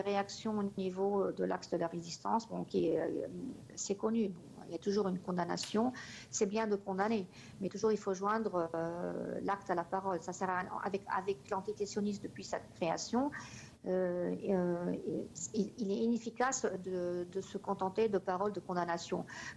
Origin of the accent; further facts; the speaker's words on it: Lebanon; Moi, en tant que Libanais